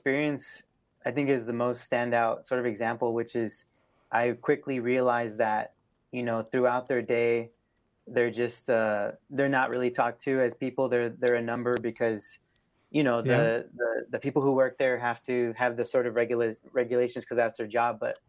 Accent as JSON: {"language": "English", "region": "California", "country": "United States", "tie": "born or raised there", "lives_now": "Minnesota, United States", "said": "especially when I moved out to Minnesota away from California where I grew up, I was sort of homesick in a way"}